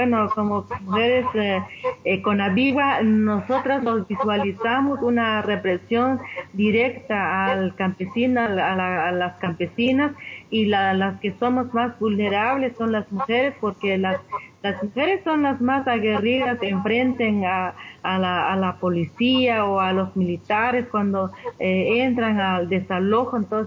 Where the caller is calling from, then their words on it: Guatemala; Y un saludo desde Guatemala y parte de Centroamérica también.